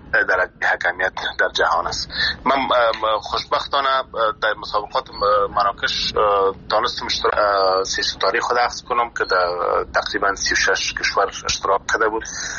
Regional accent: Afghanistan; born or raised there

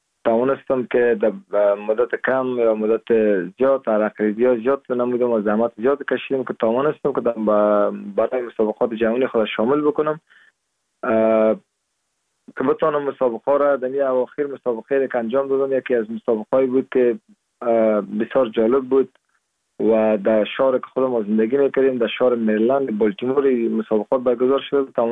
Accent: Siagerd, Parwan, Afghanistan; born there; در سال 1373 در استولی سیاگرد ولایت پروان متولد شدیم

